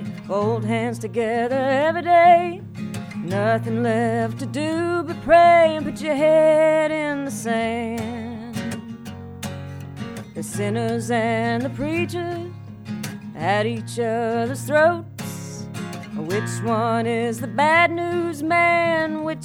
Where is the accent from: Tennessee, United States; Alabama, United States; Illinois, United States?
Alabama, United States; There's a song I wrote about growing up in Alabama with my baby sister. We used to drive to school every day with our mama in the car and sing three-part harmony.